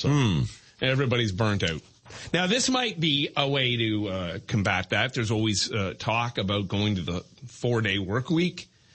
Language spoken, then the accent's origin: English; Ontario, Canada; Growing up in the West End, it was always a bone of contention between Brampton, Bramley, and Mississauga because it always felt like that part of Peel got everything.